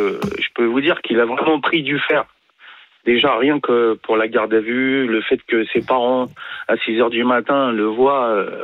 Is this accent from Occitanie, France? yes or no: no; La Courneuve, Île-de-France, France; moi j'ai grandi à La Courneuve